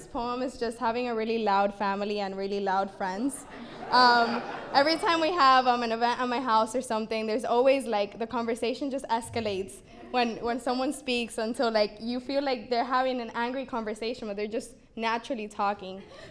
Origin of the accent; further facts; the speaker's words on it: Hialeah, Florida, United States; I'm from Hialeah.